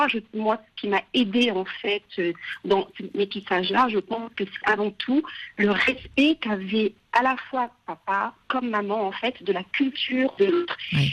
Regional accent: Dakar, Senegal; also born or lived in Paris, France; j'ai grandi à Dakar et ensuite je suis allée faire mes études à Paris et je suis revenue vivre à Dakar.

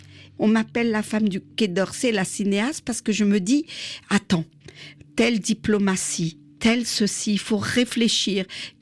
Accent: Algeria; now in France; quand je suis arrivée d'Algérie, donc j'ai habité donc Marseille, ensuite Montreuil, Bobigny

